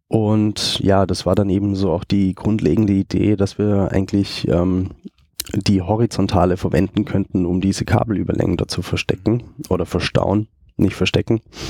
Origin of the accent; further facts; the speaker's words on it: Germany; moved away as an adult; now in Austria; komme eigentlich aus Deutschland, bin arbeitstechnisch 2009 mal nach Österreich gekommen, bin gelernter ITler und ja, aufgrund dessen bin ich dann eben auch nach Österreich gekommen.